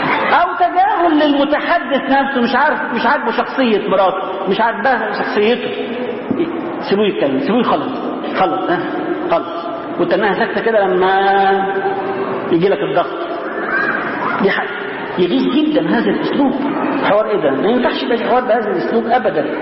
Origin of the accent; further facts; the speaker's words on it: Egypt; وعلى فكرة زعيف فينا كمصريين بصفة عامة